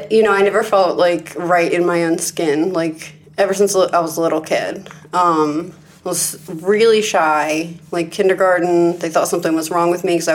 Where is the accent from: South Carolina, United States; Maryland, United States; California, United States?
Maryland, United States; Eldersburg; also born or lived in Westminster, United States; I'm from Westminster, Maryland, but I grew up in Eldersburg, where we are right now.